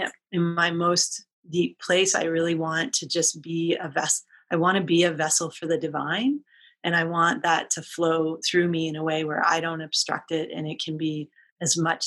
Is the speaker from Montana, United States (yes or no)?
yes; Montana, United States; also born or lived in Minnesota; Like I also have those Midwestern roots coming from Minnesota originally, but growing up in Montana